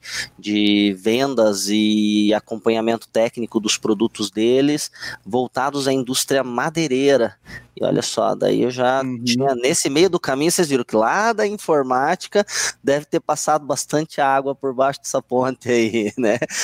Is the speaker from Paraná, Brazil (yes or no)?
yes; Curitiba, Paraná, Brazil; born there; Não, eu nasci em Curitiba